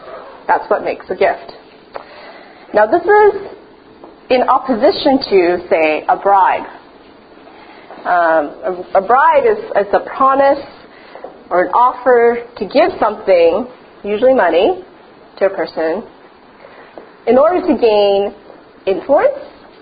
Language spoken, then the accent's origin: English; Edmonton, Alberta, Canada; So I'm from Edmonton, and Edmonton is known for the largest mall at one point on Earth, but not anymore.